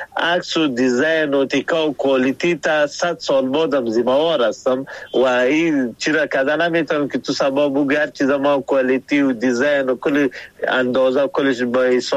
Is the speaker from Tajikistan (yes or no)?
no; Afghanistan; ما شما افغان هستیم